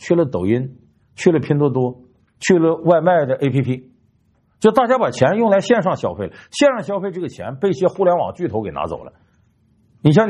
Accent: Northeast China, China; born there; 我本身就出生在东北一个普通小县城，有人说我是小镇青年

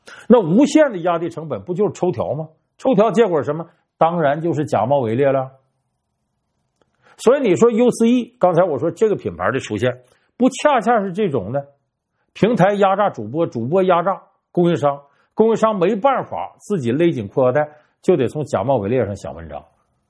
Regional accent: Harbin, Heilongjiang, China; 你比方说前不久我的老家哈尔滨居然出现了8块钱一碗的兰州牛肉拉面

